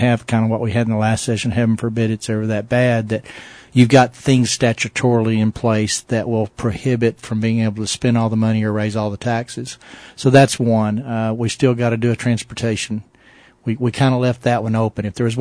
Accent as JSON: {"language": "English", "town": "Sweetwater", "region": "Texas", "country": "United States", "tie": "born or raised there", "said": "You know, I grew up in Sweetwater, Texas. I had four other brothers and sisters in the household"}